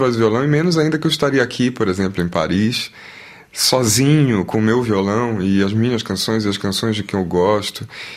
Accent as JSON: {"language": "Portuguese", "town": "Belém", "region": "Pará", "country": "Brazil", "tie": "born there", "said": "Então eu fiz em Belém, que é a cidade onde eu nasci, e em São Paulo."}